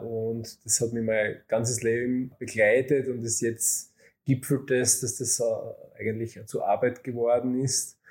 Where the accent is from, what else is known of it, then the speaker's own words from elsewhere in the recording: Weiz, Styria, Austria; ich bin geboren in der Steiermark und in Weiz aufgewachsen, und da wohne ich natürlich noch immer.